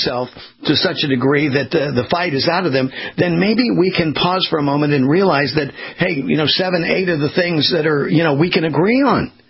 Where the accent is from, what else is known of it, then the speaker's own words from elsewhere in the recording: California, United States; I remind people, I grew up in Southern California along the beach, and what I learned from the lifeguards was that when somebody was drowning